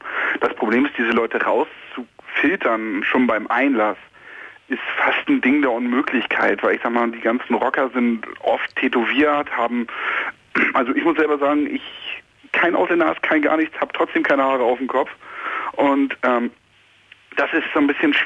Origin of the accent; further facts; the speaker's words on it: Trentino-Alto Adige, Italy; das Land auch irgendwo klasse, wo ich groß werde, wo ich aufgewachsen bin, das kann ja egal welches Land sein. Ich sag mal, im Freiwitzfall ist es jetzt halt Südtirol.